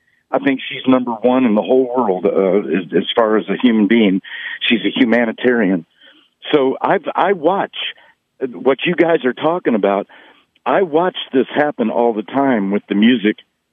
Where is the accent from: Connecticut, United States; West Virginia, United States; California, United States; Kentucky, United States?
Kentucky, United States; Louisville; born there; I am a Kentucky colonel because I was born in Louisville, Kentucky, and they just made me a Kentucky colonel.